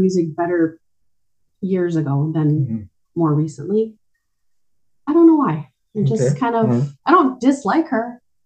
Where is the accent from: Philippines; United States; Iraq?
Philippines; For the record, I am Filipino, 100%. I do have, I guess, a look that's more Latina.